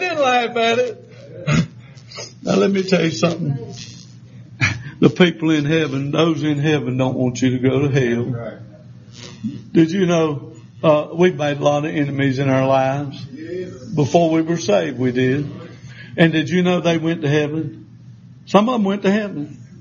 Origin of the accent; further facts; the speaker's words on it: Lancaster, United States; I said, my goodness, you live in Lancaster? I grew up in Lancaster.